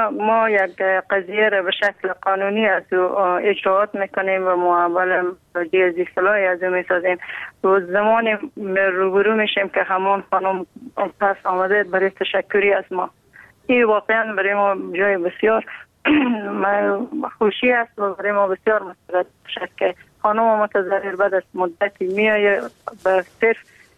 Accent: Afghanistan; فقط چون ما افغان هستیم

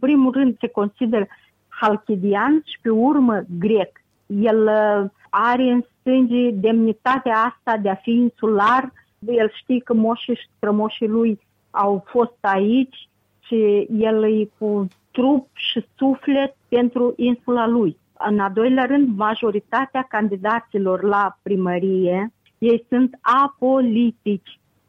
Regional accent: Rădenii Vechi, Ungheni District, Moldova; now in Greece; În satul meu, Rădenii Vechi, raionul unde este, la alegerile viitoare, da.

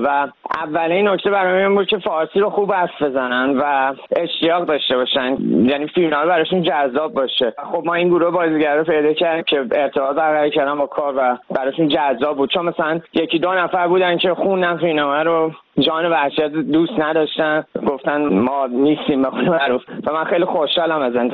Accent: Iran; moved away as an adult; من چون 18-19 سال تو ایران زندگی کردم، بزرگ شدم

